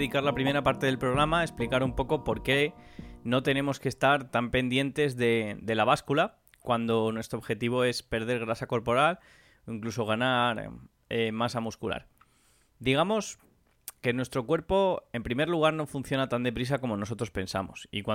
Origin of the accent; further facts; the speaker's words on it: Granada, Andalusia, Spain; now in León, Spain; Yo soy de León, bueno, vivo en León y realmente soy de Granada, aunque no lo parezca.